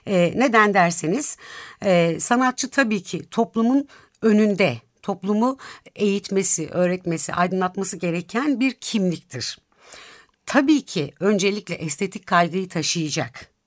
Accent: Ankara, Turkey; Ankara gibi bir şehirde yetiştim.

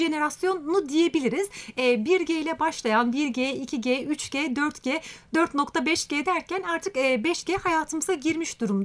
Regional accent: Denizli, Turkey; 1981 Denizli doğumluyum. Üniversite yıllarına kadar aslında Denizli'de öğrenimim geçti.

